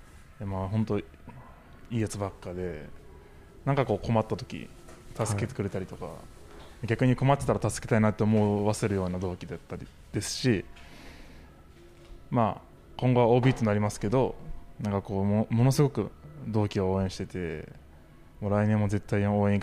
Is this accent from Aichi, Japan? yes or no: no; Saitama, Japan; now in Kashima, Japan; 埼玉です。